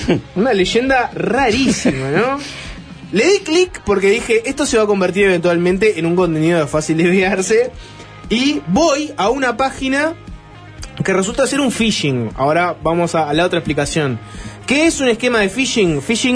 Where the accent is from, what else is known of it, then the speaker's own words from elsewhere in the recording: Uruguay; Una cosa que uno lo lee siendo uruguayo.